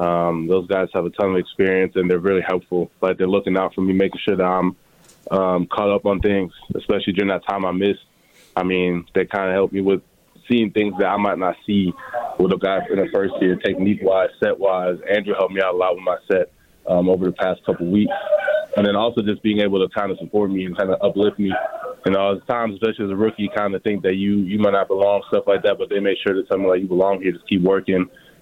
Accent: Germany; also born or lived in Newport News, United States; When I was born in Virginia, Newport News. But we moved straight back after I was born, so I grew up over there. Just normal in a normal apartment in a German neighborhood

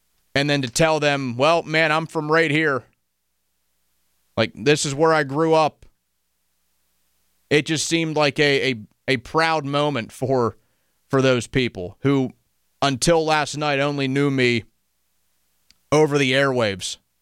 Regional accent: New Alexandria, Pennsylvania, United States; I grew up in New Alexandria, so I'm right down the road from Latrobe. I know I went to Greensburg, Salem, but I'm from here.

